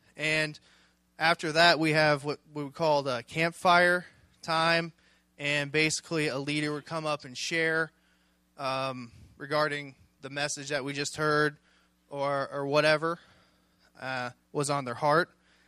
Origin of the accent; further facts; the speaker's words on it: Mexico, Missouri, United States; We're from Mexico, Missouri. We're here. We're getting ready to go on the NYR trip.